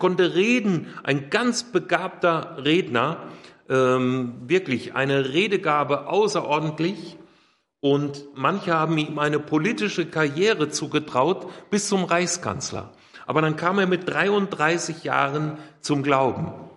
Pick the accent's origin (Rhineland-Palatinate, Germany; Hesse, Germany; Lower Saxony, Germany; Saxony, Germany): Hesse, Germany; in meine nordhessische Heimat südlich von Kassel, wo ich aufgewachsen bin.